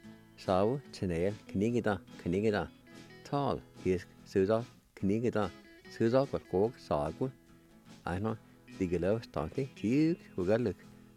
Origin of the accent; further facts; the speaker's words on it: Jay, United States; some of them actually we grew up together back in Jay in the Piney area